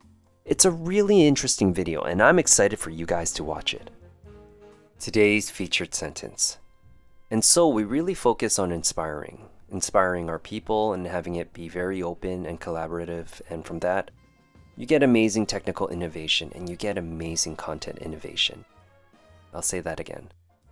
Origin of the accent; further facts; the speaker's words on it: Canada; Growing up in Canada, we do things differently, and there are some customs that I'll never get accustomed to living overseas.